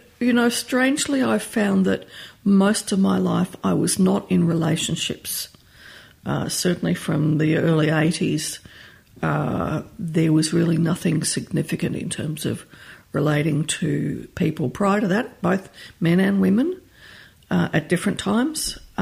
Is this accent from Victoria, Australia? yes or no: yes; Melbourne, Victoria, Australia; also born or lived in Alice Springs / Adelaide / Sydney / Byron Bay; Yes, I am from Melbourne, as I grew up here from the age of 8 to 17, my major formative years.